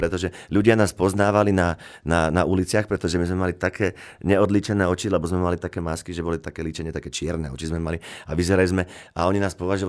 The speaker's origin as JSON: {"language": "Slovak", "region": "Žilina Region", "country": "Slovakia", "lives_now": "Bratislava, Slovakia", "said": "ja som z Oravy šiel do veľkého sveta, v mojom prípade ponímaní Bratislavy"}